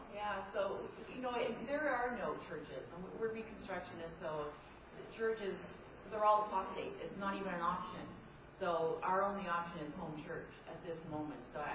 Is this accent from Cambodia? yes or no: no; Canada; we're from Canada.